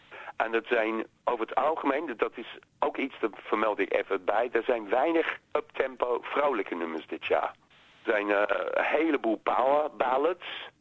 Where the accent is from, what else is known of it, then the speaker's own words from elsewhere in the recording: London, United Kingdom; Dat stoorde mij mateloos, moet ik zeggen, want ik kom zelf uit Londen.